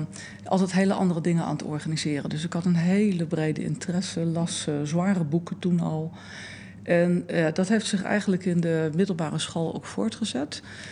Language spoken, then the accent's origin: Dutch; The Hague, South Holland, Netherlands; Ja, gek genoeg of grappig genoeg is dat in Den Haag, waar ik nu weer ben teruggekeerd. Ik kom hier uit Den Haag, uit het Transvaalkwartier. En daar heb ik ook in de Schilderswijk, die een slechte naam heeft, op school gezeten.